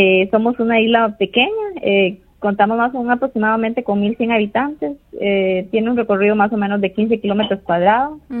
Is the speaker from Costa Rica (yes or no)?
yes; Isla Venado, Puntarenas, Costa Rica; uno dice, vengo de Isla Venado, y la gente asombra y dice, ¿y a dónde es eso?